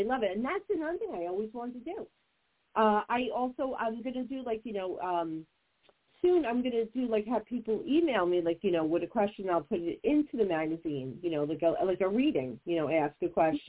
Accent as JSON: {"language": "English", "region": "New Jersey", "country": "United States", "said": "I'm from Jersey and I'm Italian."}